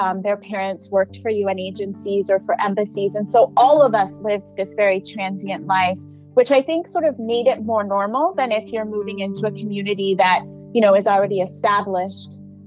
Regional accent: Dar es Salaam, Tanzania; born there; So I was born in Dar es Salaam, Tanzania, and I was born there because my father worked for a UN agency. My father was from Ghana, and my mother is Armenian American

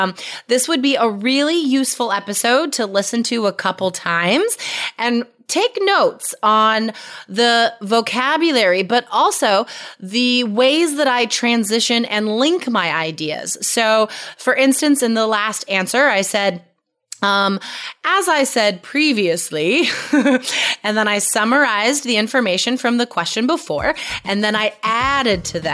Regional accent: United States

